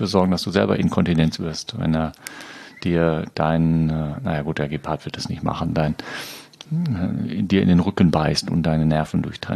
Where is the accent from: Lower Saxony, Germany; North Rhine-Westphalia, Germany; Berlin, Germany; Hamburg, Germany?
North Rhine-Westphalia, Germany; Ich bin in der Nähe von Münster groß geworden, aber leben möchte ich da jetzt, glaube ich, auch nicht.